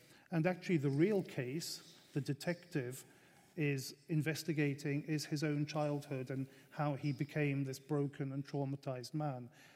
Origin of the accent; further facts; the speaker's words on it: Belgium; first language French; English is a second language; I was brought up in Belgium. I was brought up speaking French